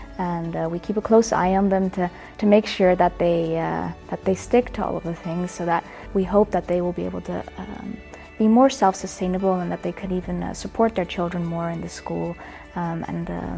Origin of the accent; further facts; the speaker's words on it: Netherlands; Then we came back to the Netherlands and settled there.